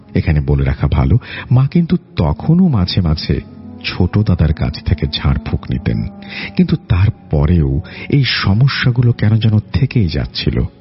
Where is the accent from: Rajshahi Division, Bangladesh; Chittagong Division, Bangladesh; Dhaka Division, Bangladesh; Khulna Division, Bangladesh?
Dhaka Division, Bangladesh; Gosairhat; moved away as an adult; now in Saudi Arabia; আমার বাড়ি শরীয়তপুর জেলার গোসাইর হাট থানার কোনো এক অজপাড়াগায়। গ্রামের নাম পাঁচকাটি। আমি বর্তমানে জীবিকার তাগিদে সৌদি আরবে কর্মরত।